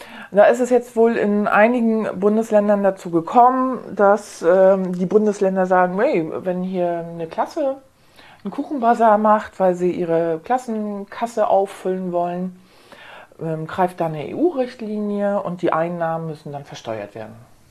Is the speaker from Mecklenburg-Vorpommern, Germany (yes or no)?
yes; Mecklenburg-Vorpommern, Germany; Ich weiß jetzt nicht genau, ob das bei uns in Mecklenburg-Vorpommern schon aufgekommen ist